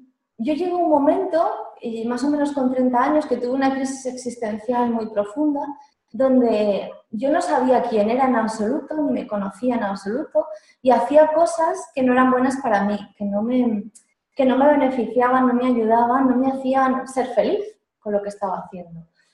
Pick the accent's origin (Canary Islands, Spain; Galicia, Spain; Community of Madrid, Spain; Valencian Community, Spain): Valencian Community, Spain; Valencia; born there; nací en Valencia hace 40 años.